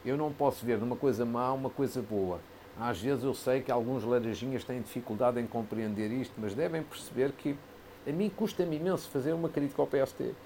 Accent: Fafe, Braga, Portugal; são três cafés da minha terra, de Fafo.

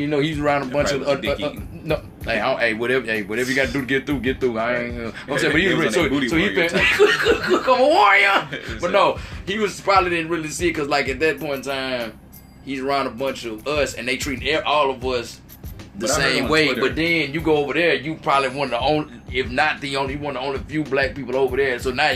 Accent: Mississippi, United States; something real bad came out of my home state, and so ICE went to Mississippi.

